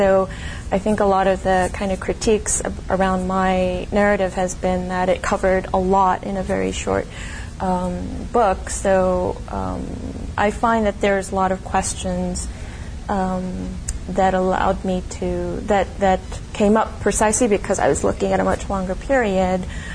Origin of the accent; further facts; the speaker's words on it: South Korea; now in United States; My life is divided between my home country of origin, which is South Korea, and the United States. And I received my adolescent and early adult education all in South Korea.